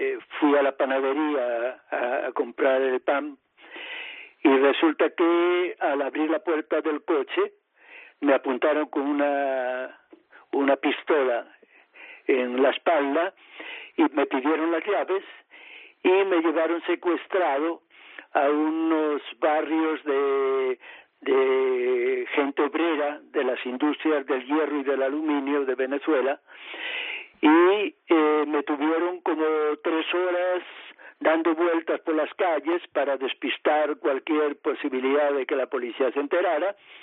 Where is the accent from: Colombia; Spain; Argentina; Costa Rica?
Spain; Castile and León; born there; now in Vigo, Spain; Yo nací en El Bierzo, pero uh-huh. ahora estoy en Vigo porque tengo una hija aquí establecida.